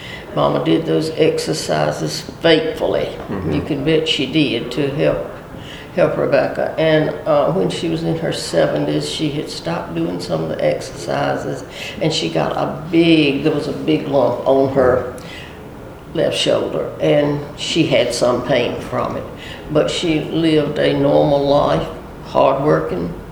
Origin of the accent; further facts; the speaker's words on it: North Carolina, United States; I grew up in Nash County, out in the country, about 8 miles from Nashville, north of Nashville, in the Dukes community.